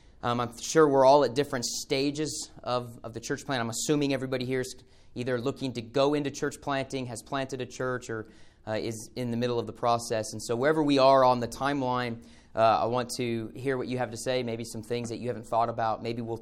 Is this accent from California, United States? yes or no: no; Las Vegas, Nevada, United States; moved away as an adult; So again, I'm from Las Vegas, Nevada. Grew up there for 19 years. Moved to Lancaster to go to West Coast Baptist College.